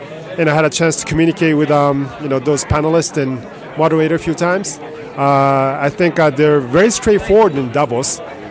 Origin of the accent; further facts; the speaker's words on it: Tokyo, Japan; I'm from Tokyo, Japan.